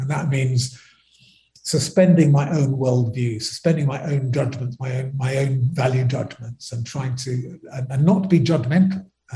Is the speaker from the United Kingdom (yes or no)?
yes; United Kingdom; I was brought up in Britain. I've got very British attitudes